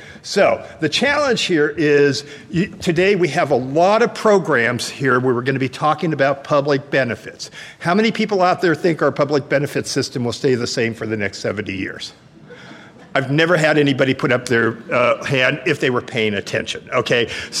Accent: California, United States; Remember, I'm from Northern California here

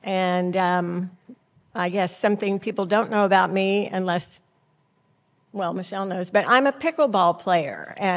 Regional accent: Austin, Texas, United States; I'm originally from Austin, and I moved back to Austin

